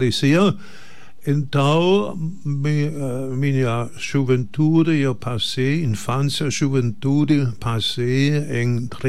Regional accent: Baden-Württemberg, Germany; cidade menor, com mais ou menos 12 mil habitantes, lá no sul da Alemanha, pertence à região da Floresta Negra e Arquidiocese de Freiburg, Friburgo, e lá nasci

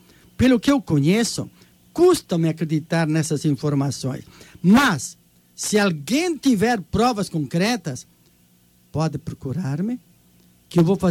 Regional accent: Rio Grande do Sul, Brazil; Sou do Rio Grande do Sul, sempre vivi em contato com a terra, e um grande número desses produtores rurais são gaúchos, como eu, né?

